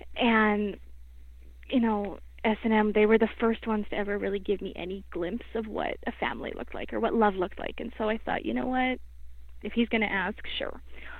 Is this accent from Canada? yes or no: yes; British Columbia, Canada; I grew up in British Columbia. It was in Alberta. I didn't move back to BC.